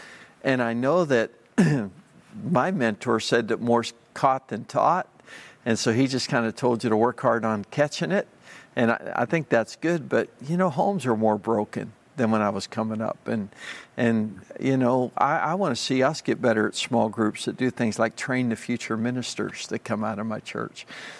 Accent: Pittsburgh, Pennsylvania, United States; I grew up in Pittsburgh as a kid, about 25 miles north.

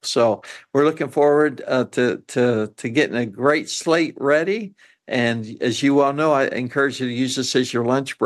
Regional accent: Pittsburgh, Pennsylvania, United States; I grew up in Pittsburgh.

